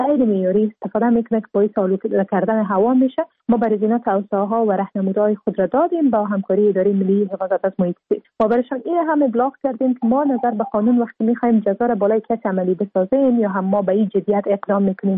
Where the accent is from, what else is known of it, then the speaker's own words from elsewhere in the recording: Afghanistan; به عنوان یک افغان